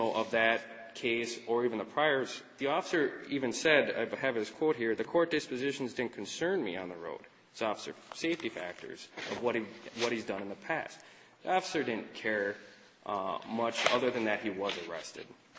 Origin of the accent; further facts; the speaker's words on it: Ashland, United States; I'm from Ashland. We have a lot of people who drive around with weapons that time of year.